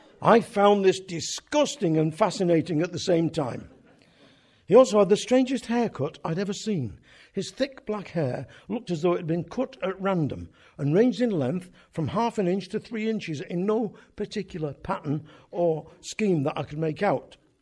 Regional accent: Crumpsall, North West England, United Kingdom; This book is about me growing up in Crumsall. If you don't know what Crumsall is, I explain when I'm away from Manchester that Crumsall is a picturesque spa fishing village to the north of Manchester City. It is an industrial slum. Well, it was. It's a post-industrial slum now.

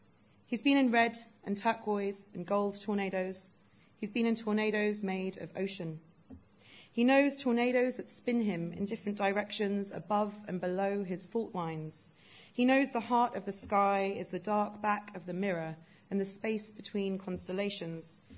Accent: Kensington, London, United Kingdom; So as Jill mentioned, I grew up in Kensington, Chelsea, and worked there for a time afterwards.

